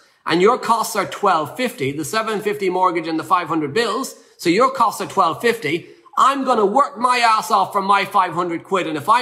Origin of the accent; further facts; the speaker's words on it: Ireland; I'm Irish, I'm simple, right? Apologies to the Irish listening that aren't simple, again.